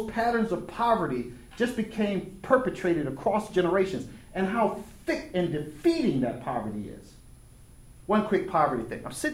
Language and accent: English; Mobile, Alabama, United States; also born or lived in Prichard; And I grew up in Mobile, Alabama. Actually, it parts Mobile, then in Pritchett, which is poorer than Mobile and more thickly segregated than Mobile.